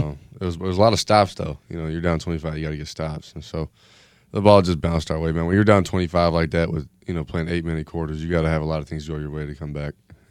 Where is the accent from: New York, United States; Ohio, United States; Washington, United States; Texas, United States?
Washington, United States; Lacey; he's from Tacoma, I'm from Lacey, so, 25 minutes apart